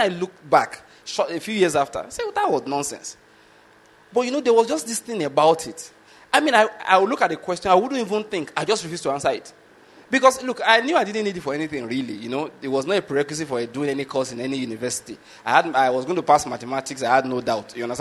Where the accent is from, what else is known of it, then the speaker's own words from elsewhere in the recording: Nigeria; first language Yoruba; English is a second language; Then, you, of course, you did the Nigerian language, which I was in the West. You did Yoruba, which is my native language.